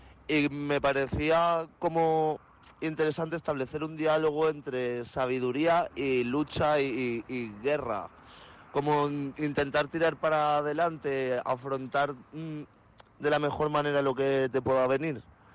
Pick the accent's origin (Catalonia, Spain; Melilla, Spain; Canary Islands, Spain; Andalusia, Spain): Catalonia, Spain; Barcelona; soy de Barcelona y soy un tipo así un poco flipado al que le gusta pintar